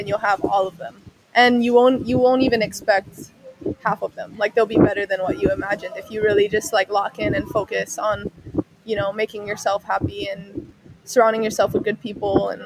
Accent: Hawaii, United States; coming out of high school, I was a late recruit because I was from Hawaii.

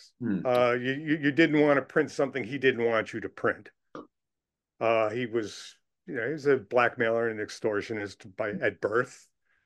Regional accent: Rochester, New York, United States; the daughter of a French immigrant who decorated department store windows in Rochester, New York, my hometown.

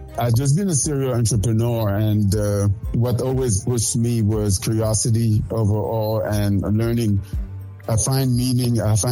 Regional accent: Dakar, Senegal; I grew up in Senegal, in Dakar. I grew up diving a lot. I've been very close to the ocean my whole life

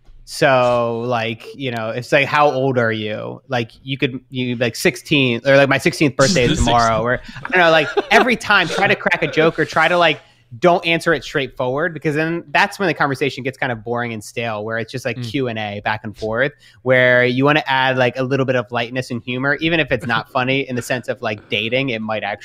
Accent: Australia; now in New York, United States; being in New York, being Australian, there's not a whole lot of them there.

